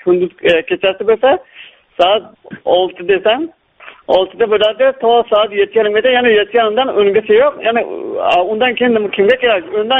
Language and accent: Uzbek; Sariosiyo, Surxondaryo Region, Uzbekistan; Men Sariostadan, Surxondaryo viloyatining Sariostiyo tumanidan.